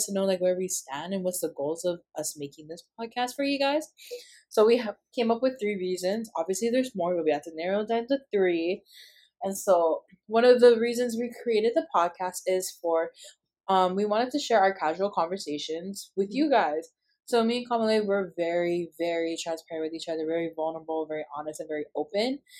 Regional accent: Oahu, Hawaii, United States; I am 18 years old, and I am from Oahu, Hawaii.

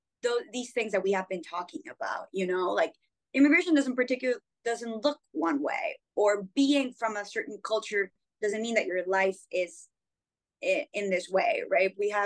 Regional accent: Lima, Peru; I'm born and raised in Lima, Peru. So there was much more like film in my life than theater.

